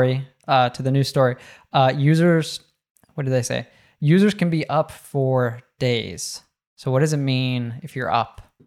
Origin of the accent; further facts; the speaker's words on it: United States; for me growing up in the States